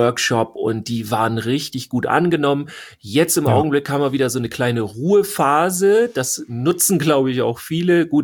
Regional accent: Schleswig-Holstein, Germany; Also wir kommen ja aus Schleswig-Holstein, südlicher Bereich

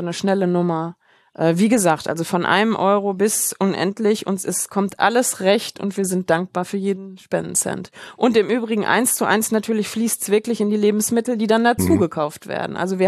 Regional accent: Germany; Wir sind halt Deutsche schon aus Deutschland

